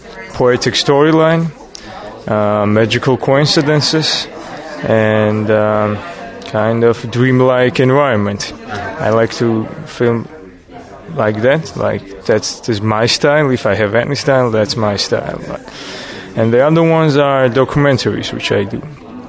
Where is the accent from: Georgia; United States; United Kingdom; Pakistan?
Georgia; Tbilisi; I'm from Georgia, from the capital, Tbilisi, and I'm a movie director.